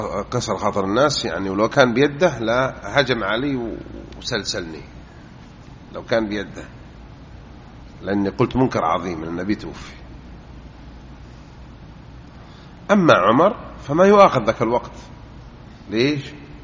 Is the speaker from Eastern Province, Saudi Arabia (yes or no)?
no; Jeddah, Makkah Province, Saudi Arabia; وهذا مستغرب عندنا بجدة